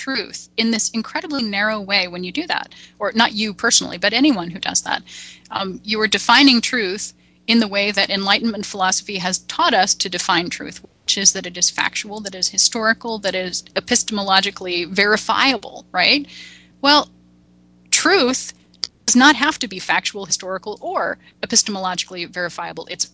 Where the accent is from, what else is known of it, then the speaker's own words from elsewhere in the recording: Illinois, United States; because I grew up near Peoria, and I can tell you it totally doesn't